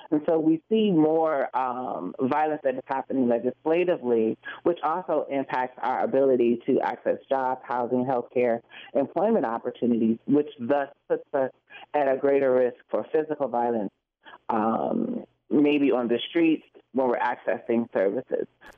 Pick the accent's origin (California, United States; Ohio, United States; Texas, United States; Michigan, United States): Michigan, United States; Detroit; I was born at Hospital. I grew up on the East Side, Mack and East Lawn. You know, I went to local schools, local public schools